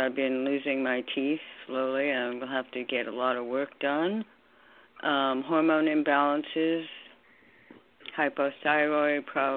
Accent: New York, United States; New York.

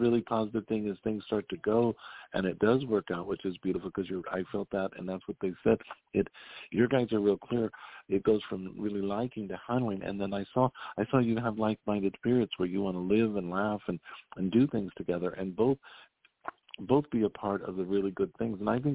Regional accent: Wyoming, United States; also born or lived in Galveston, Texas; I come from Wyoming, and they do have a little bit about.

